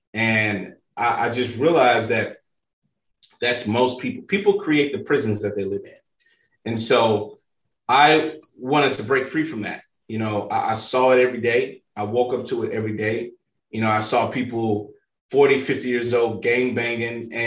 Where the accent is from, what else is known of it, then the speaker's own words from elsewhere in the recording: St. Louis, Missouri, United States; So I come from St. Louis, Missouri, Northside. A lot of people don't know this, but St. Louis is always ranked in the top five most dangerous cities in America. I grew up in group homes.